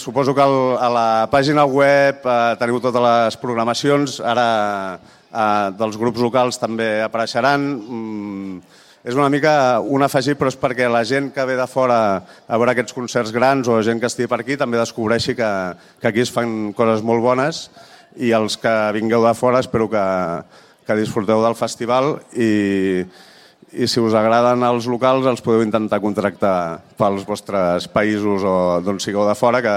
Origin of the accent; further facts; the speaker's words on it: Terrassa, Catalonia, Spain; per un noi com jo, que sóc de Terrassa